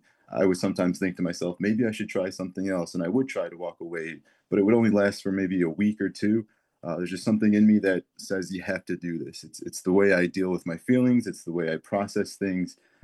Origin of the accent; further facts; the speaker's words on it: Chicago, Illinois, United States; I grew up in Chicago, actually.